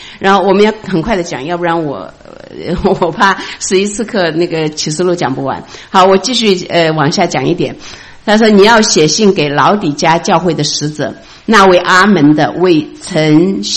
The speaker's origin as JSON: {"language": "Chinese", "country": "China", "said": "我们中国人之所以可以听到福音，也是因为这个弟兄会的运动"}